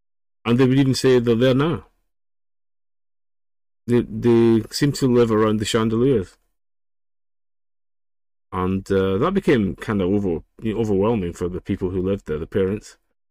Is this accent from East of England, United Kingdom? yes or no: no; Scotland, United Kingdom; back in Scotland. I grew up near Bedley Castle. Very, very old manor house.